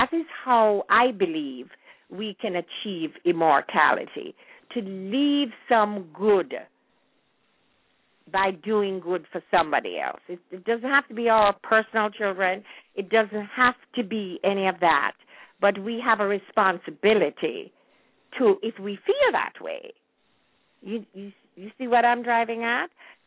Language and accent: English; Jamaica; I wonder if anybody on the board remembers hearing that or singing that when we were growing up in Jamaica.